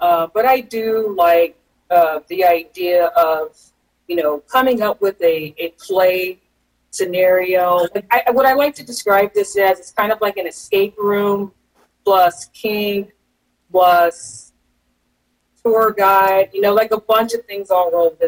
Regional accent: Alabama, United States; I'm from the Deep South

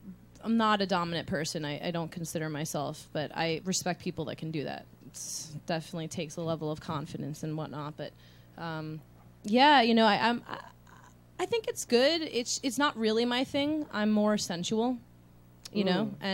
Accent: New York, United States; now in West Coast, United States; Originally from Long Island.

